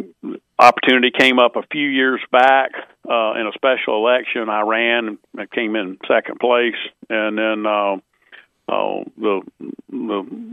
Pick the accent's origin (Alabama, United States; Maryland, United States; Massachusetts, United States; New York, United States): Alabama, United States; And, you know, and of course, I always said I grew up in Central Alabama.